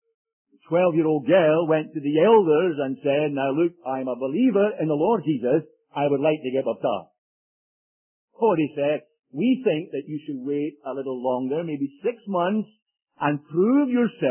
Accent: Edinburgh, Scotland, United Kingdom; our captain came from Glasgow, and I came from Edinburgh

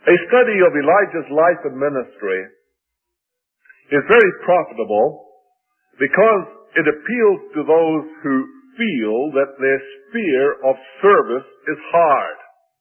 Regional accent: South Africa; also born or lived in Zaire, DR Congo; I was born of British missionary parents in Zaire and spent the first 5 years of my life on the station of a work founded by Dan Crawford. Then my parents relocated in South Africa, during which time I was born again.

